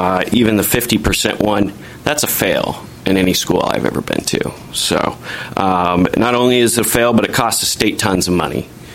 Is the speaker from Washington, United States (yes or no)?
yes; Puyallup, Washington, United States; I'm from Puyallup, a recreational fisherman.